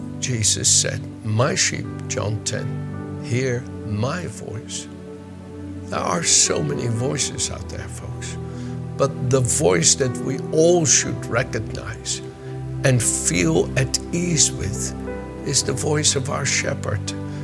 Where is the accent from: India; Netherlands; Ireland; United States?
Netherlands; moved away as an adult; I was raised in the Netherlands for the first 26 years of my life.